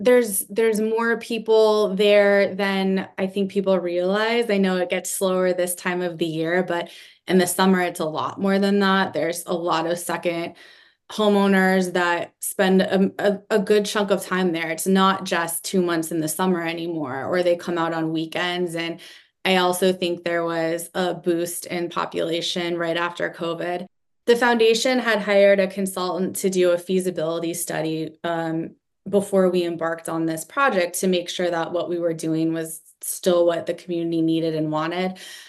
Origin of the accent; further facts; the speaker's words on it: Midwest, United States; I'm from the Midwest, but then I relocated to the East Coast because my husband is from the East Coast and we split our time between Connecticut and Montauk.